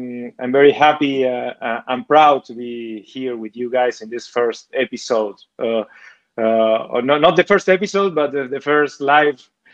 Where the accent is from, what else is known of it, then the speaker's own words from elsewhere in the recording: Bahía Blanca, Buenos Aires Province, Argentina; born there; English is a second language; I was born in Argentina in a little town called Bahía Blanca, It's at the very south of the provincia de Buenos Aires. I have 47 years now.